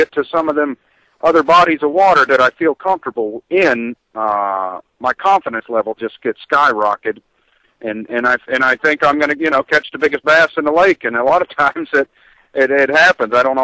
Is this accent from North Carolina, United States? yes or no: no; Florida, United States; I grew up in Florida, of course